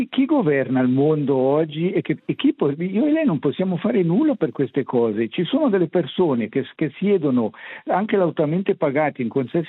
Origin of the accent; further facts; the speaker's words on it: Switzerland; io sono nato e cresciuto in Svizzera